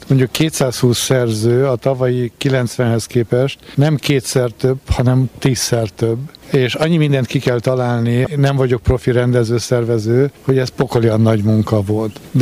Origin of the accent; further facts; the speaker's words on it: Cluj-Napoca, Transylvania, Romania; én kolozsvári erdély származású vagyok